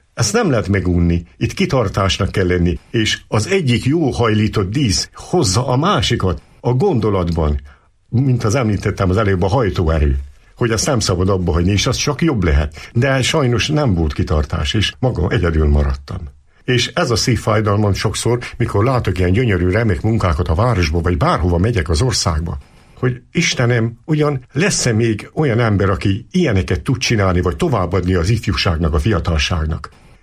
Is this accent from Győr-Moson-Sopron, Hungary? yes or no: no; Eger, Heves, Hungary; Én a Koszor utcában nőttem fel Egerbe. Még a déd nagyapám is Koszor utcai volt, a nagyapám is, a családunk több tagja.